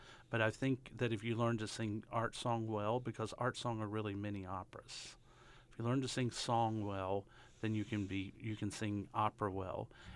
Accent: High Point, North Carolina, United States; accent: Southern; Yeah, well, I grew up in North Carolina. I have a hand of Southern accent, you may have heard.

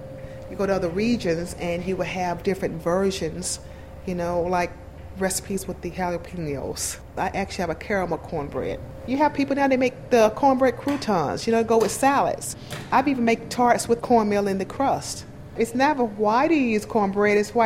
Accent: Atlanta, Georgia, United States; I grew up right here in Atlanta, Georgia, around some great bakers.

